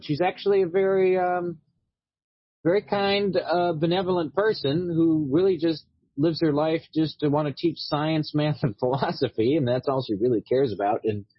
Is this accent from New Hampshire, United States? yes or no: no; Chicago, Illinois, United States; when I was a kid growing up in Chicago, I used to do summer programs at Fermilab, the big particle accelerator here.